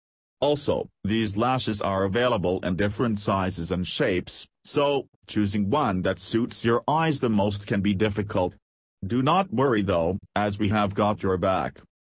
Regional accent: Chino Hills, California, United States; from Chino Hills, California and USA.

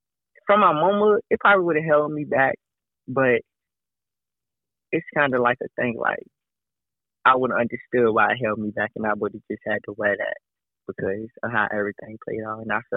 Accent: Richmond, Virginia, United States; But just growing up in Richmond, I went to a lot of different schools. I grew up on the north side for a good portion of my life.

